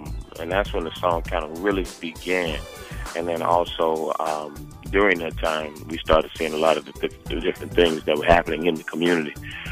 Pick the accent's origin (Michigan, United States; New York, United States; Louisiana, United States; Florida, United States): Florida, United States; Miami; I'm from Miami, Florida, brother.